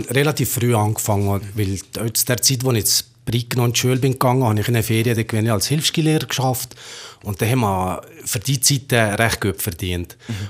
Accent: Valais, Switzerland; als Walliser

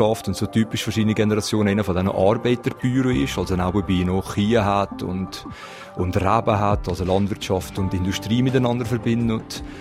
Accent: Valais, Switzerland; Ich bin in Leig aufgewachsen, habe 20 Jahre hier gelebt, bin nachher weg, bin dann wieder zurückgekommen.

